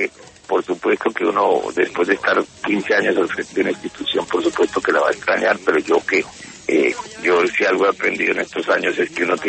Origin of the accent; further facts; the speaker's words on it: Colombia; como colombianos